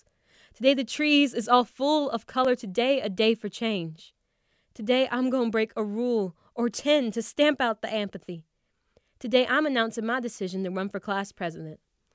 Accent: the South, United States; Like, it didn't feel far removed at all from what, like, I grew up in the South, like, and what I grew up around.

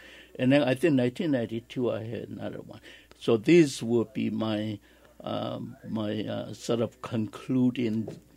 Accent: China; I was born in China, and I finished grade school in China.

